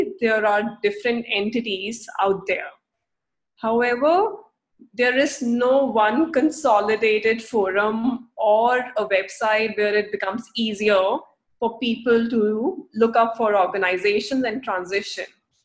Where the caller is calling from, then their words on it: Mumbai, Maharashtra, India; So I'm calling from Mumbai, India.